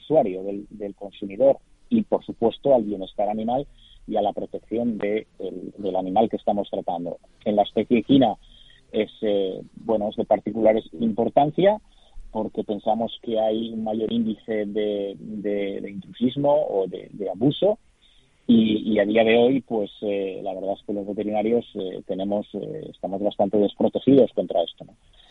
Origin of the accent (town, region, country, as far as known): Spain